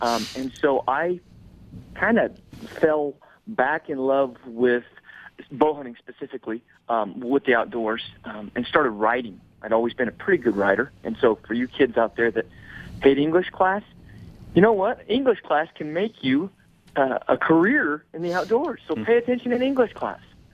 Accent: Las Cruces, New Mexico, United States; now in Colorado; And I moved up here from New Mexico, where I was born and raised, southern New Mexico, Las Cruces, to be specific.

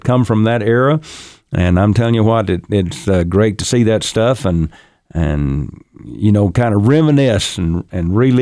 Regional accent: Texas, United States; I grew up down in Texas and started watching all the old cowboy shows, and … was a hero of mine

